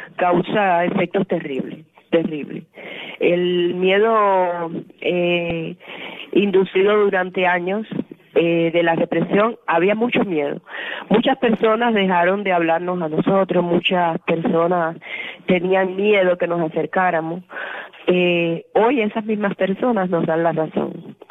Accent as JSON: {"language": "Spanish", "region": "Camagüey", "country": "Cuba", "lives_now": "Havana, Cuba", "said": "Yo soy camagüeyana, estoy aquí en La Habana, pero soy camagüeyana."}